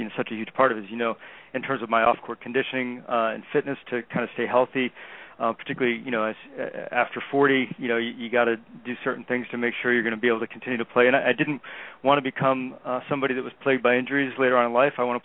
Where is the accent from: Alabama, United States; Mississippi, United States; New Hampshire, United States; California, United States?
New Hampshire, United States; up in Vermont, not too far away from where I was growing up in New Hampshire.